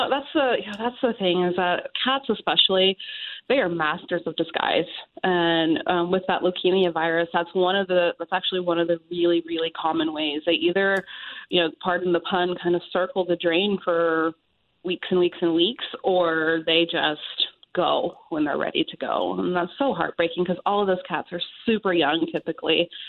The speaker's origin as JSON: {"language": "English", "town": "Dallas", "region": "Texas", "country": "United States", "tie": "born or raised there", "lives_now": "Albuquerque, United States", "said": "I grew up in Dallas, and so I've actually listened to you."}